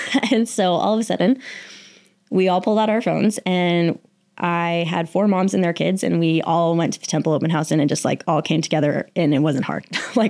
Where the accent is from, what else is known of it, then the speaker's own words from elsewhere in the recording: Texas, United States; now in Utah, United States; I grew up in Texas. I didn't grow up in Utah. We're living in Utah right now.